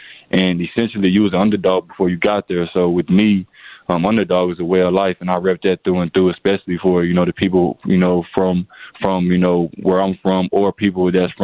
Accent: Little Rock, Arkansas, United States; So I'm from Little Rock, Arkansas.

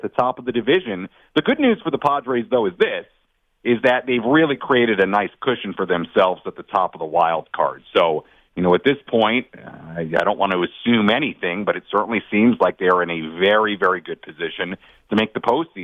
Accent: East Coast, United States; I mean, Amy, I didn't grow up here. I mean, I grew up on the East Coast

